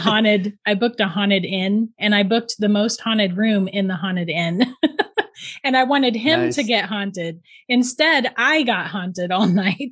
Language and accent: English; St. Augustine, Florida, United States; now in Ohio, United States; We just moved to Ohio in 2012. Until then, I was born and raised in St. Augustine, Florida.